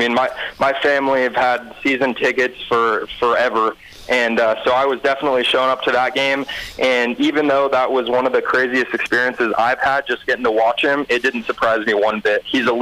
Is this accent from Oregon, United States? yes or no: yes; Eugene, Oregon, United States; Yeah, so actually, I grew up in the North Eugene area, right across the street